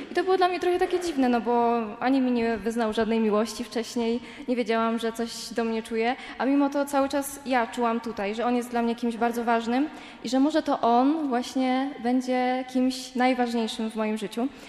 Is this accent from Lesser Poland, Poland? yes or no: yes; Zator, Lesser Poland, Poland; pochodzę z Zatora, to jest województwo małopolskie, więc wiedziałam, że ten Toruń jest strasznie daleko.